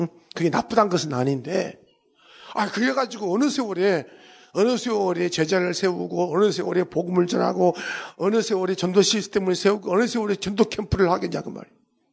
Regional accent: South Korea; 제가 한국 사람이고 뭐 아는 것은 별로 없지만

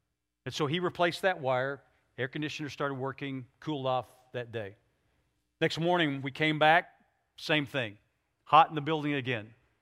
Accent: Oklahoma, United States; I grew up in Oklahoma, and I know we have that here in Kansas too

